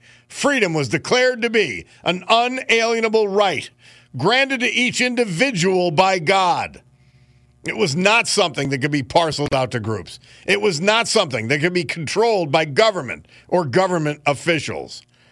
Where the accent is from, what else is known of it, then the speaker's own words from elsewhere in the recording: Dunmore, Pennsylvania, United States; So illegal immigration hit home in my, my hometown, but it's not where I live now, of Dunmore yesterday.